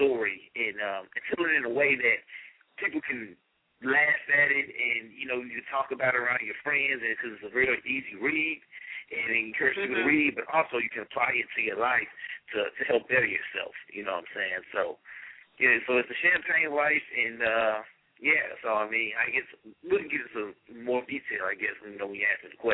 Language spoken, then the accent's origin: English; Memphis, Tennessee, United States; also born or lived in Nashville / Atlanta; now in Chicago, United States; Well, I'm originally from the southeast area. I grew up in Memphis. I lived in Nashville. I lived in Atlanta. I actually live in Chicago, Illinois now.